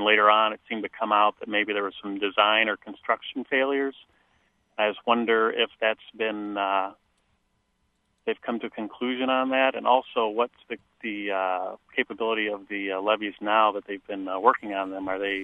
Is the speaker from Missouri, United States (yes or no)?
yes; St. Louis, Missouri, United States; I'm from St. Louis area, actually